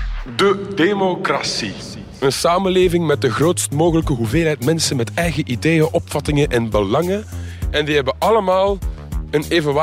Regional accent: Flanders, Belgium; Ja, want ik ben zelf van Oost-Vlaanderen.

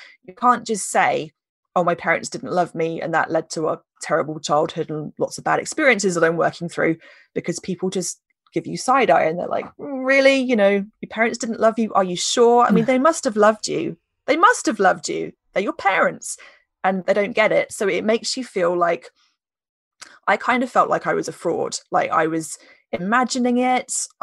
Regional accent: United Kingdom; Did I mention that we're British?

